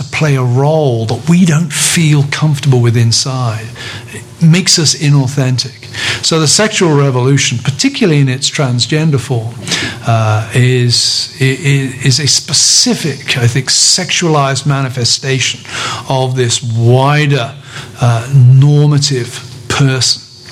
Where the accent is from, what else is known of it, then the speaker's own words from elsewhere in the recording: England, United Kingdom; I grew up in England. The idea of reserve, of not expressing one's emotions in public, was very, very important to the kind of upbringing I had.